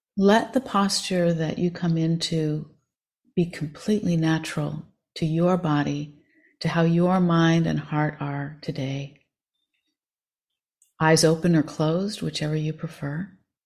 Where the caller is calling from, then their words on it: McKinleyville, California, United States; I am joining you from McKinleyville, California, which is the land of the Wiat, and it is about 300 miles north of San Francisco on the coast in the Redwoods.